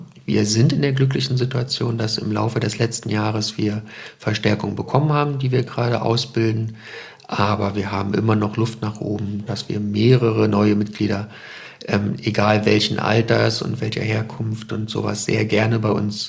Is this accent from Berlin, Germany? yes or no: yes; Berlin, Germany; also born or lived in Neuruppin; now in Greifswald, Germany; ich komme ganz gebürtig aus Neuruppin in Brandenburg, habe meine Schulzeit in Berlin verbracht, da eben auch meine Frau kennengelernt und wir sind dann beide zum Studium nach Greifswald gezogen und sind hier einfach hängen geblieben, weil es ein schönes Städtchen ist